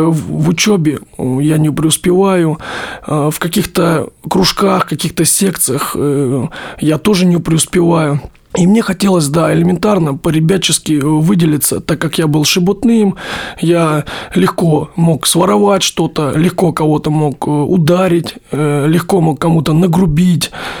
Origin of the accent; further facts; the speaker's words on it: Grozny, Chechnya, Russia; also born or lived in Rostov Oblast, Russia; Родился я в Ростовской области в семье военнослужащих. Переехали мы в Чечню, в Грозный. Там начинал я свое детство.